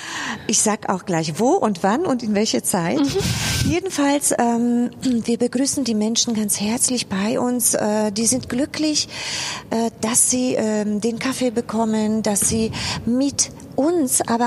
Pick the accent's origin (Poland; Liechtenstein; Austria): Poland; Upper Silesia; now in Bochum, Germany; ich komme aus Oberschlesien, spreche Polnisch und musste auch ein bisschen Russisch lernen damals.